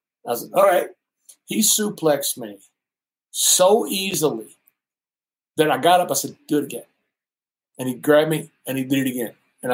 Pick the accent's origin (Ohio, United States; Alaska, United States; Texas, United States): Texas, United States; Abilene; I was born in Abilene, Texas. Went to school, obviously, at Abilene Christian.